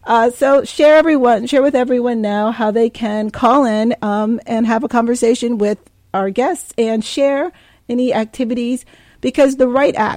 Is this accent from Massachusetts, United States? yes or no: no; Hudson, New York, United States; I grew up in Hudson, and I remember when it was a block party on Columbia Street.